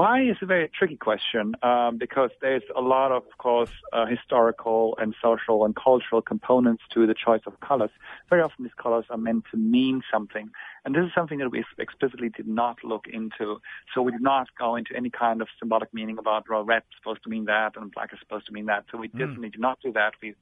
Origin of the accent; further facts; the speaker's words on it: Germany; as I'm originally from Germany, and I always thought that the German flag was particularly weird